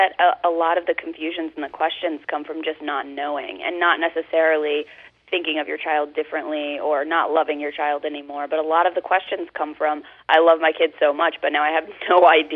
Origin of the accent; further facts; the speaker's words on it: the South, United States; Yeah, I just wanted to kind of add, because I'm from the South, and when I came out, I was living in Rock Hill, South Carolina